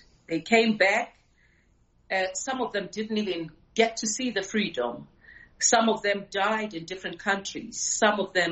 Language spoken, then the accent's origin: English; South Africa; as a South African, obviously, because there were so many atrocities happening in my country